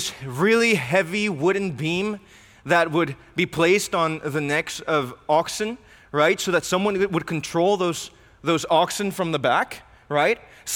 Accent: Mexico; I'm from Mexico

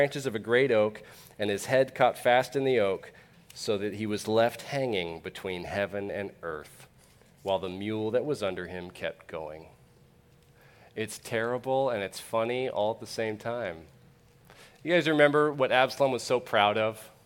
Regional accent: California, United States; I come from California.

